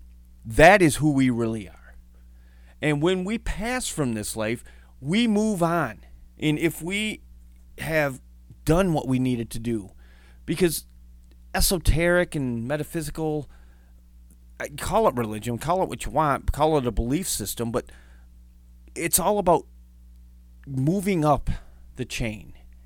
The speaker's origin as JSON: {"language": "English", "region": "Michigan", "country": "United States", "tie": "born or raised there", "said": "One of them was from my home state of Michigan."}